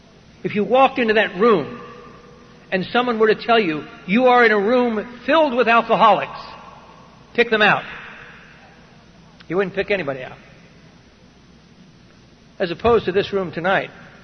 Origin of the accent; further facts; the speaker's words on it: New Jersey, United States; I am Irish and I'm Catholic and I'm from New Jersey. Oh, that's right, we're on the East Coast.